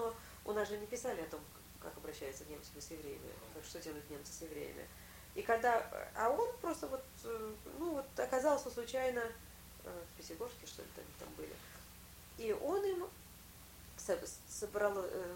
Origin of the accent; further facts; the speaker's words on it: Tashkent, Uzbekistan; Я росла в Ташкенте